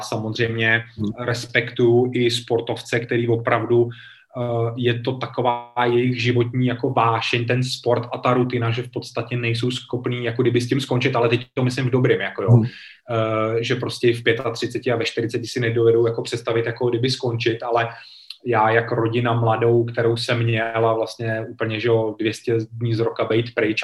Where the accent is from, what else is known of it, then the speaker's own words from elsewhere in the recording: Plzeň, Plzeň Region, Czechia; takže dá se říct, že je taková jako plzeňačka, já taky